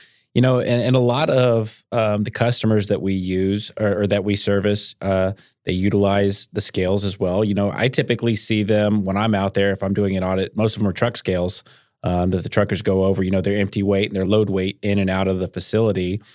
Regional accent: Alvin, Texas, United States; I was originally from the Houston area, actually closer to Galveston. I grew up down in Alvin is where I grew up.

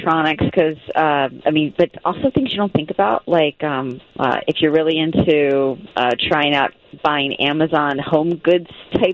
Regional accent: Florida, United States; I'm a bit of a Disney nut because I grew up in Florida.

